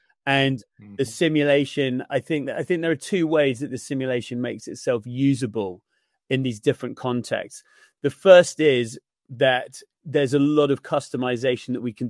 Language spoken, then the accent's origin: English; United Kingdom; So I think one of the first questions I had as a Brit